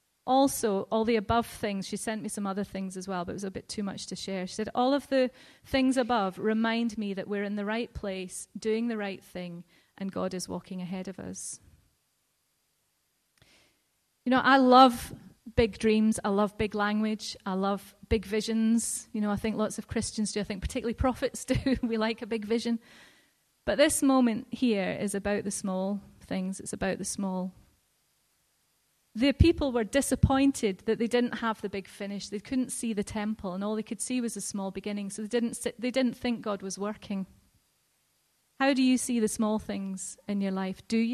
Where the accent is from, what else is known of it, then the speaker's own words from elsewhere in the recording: Scotland, United Kingdom; You know, I'm Scottish, so I'm a hard worker.